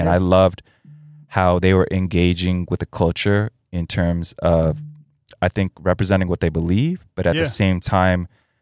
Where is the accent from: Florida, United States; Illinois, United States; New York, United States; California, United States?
New York, United States; New York City; I grew up in the Upper West Side. So okay. in an admittedly pretty bougie area.